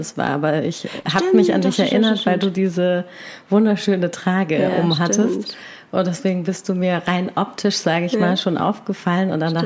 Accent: Stuttgart, Baden-Württemberg, Germany; born there; now in Berlin, Germany; ich bin 35 Jahre alt, gebürtige Stuttgarterin und ja, lebe, wie es der Zufall so will, seit 8 Jahren jetzt in Prenzlauer Berg hier in Berlin.

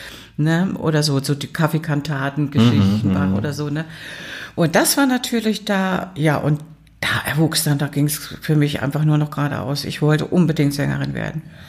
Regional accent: Thuringia, Germany; accent: Thuringian

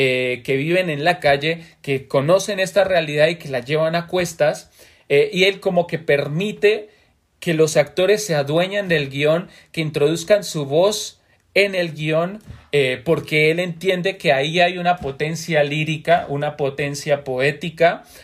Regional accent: Colombia; now in Mexico; no he podido como regresar a Colombia, no he podido volver a situar mi objeto de estudio en mi país. Ahorita estoy concentrado más en cuestiones de estudios de guión acá en México

